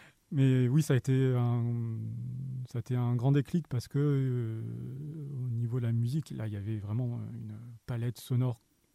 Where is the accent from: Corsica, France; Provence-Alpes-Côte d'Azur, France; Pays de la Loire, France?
Provence-Alpes-Côte d'Azur, France; Gap; also born or lived in Lyon; Ça fait 7 ou 8 ans que je suis arrivé dans le coin. Je suis originaire de Gap, donc pas si loin de ça que... pas si loin d'ici. Et voilà, je suis passé à Lyon pendant un certain temps, en Haute-Loire